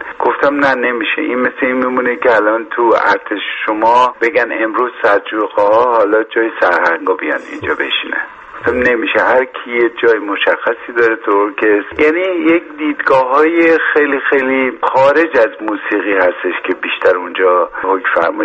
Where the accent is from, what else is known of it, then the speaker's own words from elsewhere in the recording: Iran; چون من ایرانی هستم